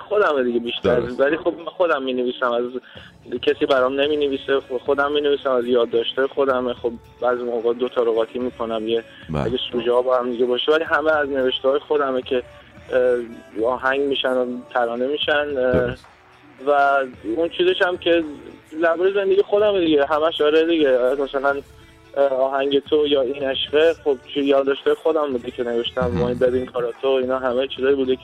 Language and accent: Persian; Sweden; also born or lived in Iran / United States / Dubai; now in Los Angeles, United States; و توی ایران به دنیا اومدم، سوئد بزرگ شدم، بعد دیگه جوانیم هم توی آمریکا بودم و توی این 3-4 سال اخیرم که دبی زندگی کردم.